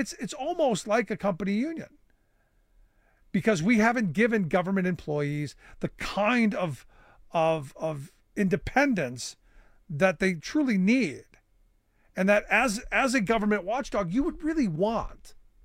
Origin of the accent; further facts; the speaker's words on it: Cleveland, Ohio, United States; You know, growing up in Cleveland, you heard stories about, you know, because Akron wasn't far away.